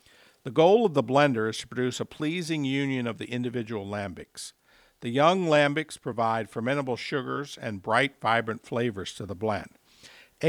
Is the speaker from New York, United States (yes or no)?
no; New Orleans, Louisiana, United States; Since I grew up in New Orleans, my French is considerably better than my Dutch, so I'll stick with calling it Goose.